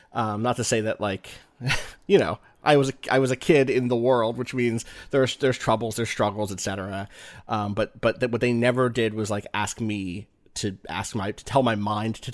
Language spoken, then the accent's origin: English; New Jersey, United States; also born or lived in Wilkes-Barre, Pennsylvania; Grew up in Jersey, correct. You were born in Wilkes-Barre, a.k.a. Wilkes-Barre, Pennsylvania.